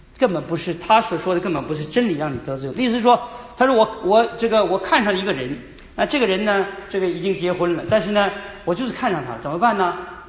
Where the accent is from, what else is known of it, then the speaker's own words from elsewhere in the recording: China; 我小时候在国内，从国内来都知道